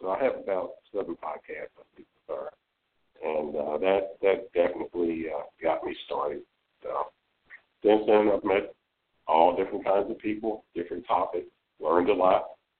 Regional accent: Philadelphia, Pennsylvania, United States; I grew up in Philadelphia, so I went to, of course, the Liberty Bell. I went over to Valley Forge, you know, everything in the area.

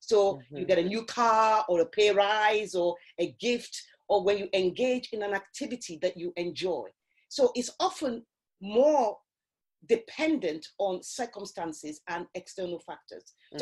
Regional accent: Nigeria; my experience in growing up in Nigeria, in Africa.

